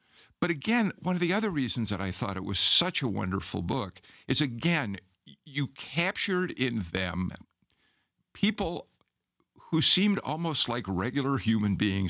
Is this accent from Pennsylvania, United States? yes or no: no; Chicago, Illinois, United States; now in Georgia, United States; I mean, I'm a Chicagoan, but I've been in Georgia for 35 years.